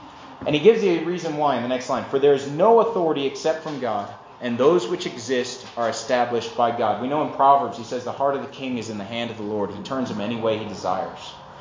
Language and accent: English; Winfield, Kansas, United States; my hometown of Winfield in Kansas is mandating a mask policy right now.